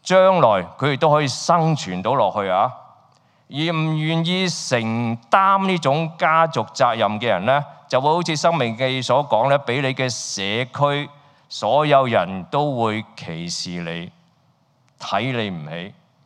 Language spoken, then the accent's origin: Cantonese; China; 例如係其實我哋中國人都有過繼呢樣嘢噶